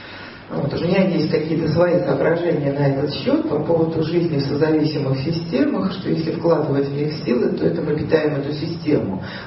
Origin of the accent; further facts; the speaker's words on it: Saint Petersburg, Russia; now in Moscow, Russia; меня в раннем детстве утащили родители в Питер, потому что там это было связано с работой отца, и выросла я в Питере, и потом уже выйдя замуж, снова вроде как вернулась в Москву, но своим родным городом я считаю Санкт-Петербург и считаю себя петербурженкой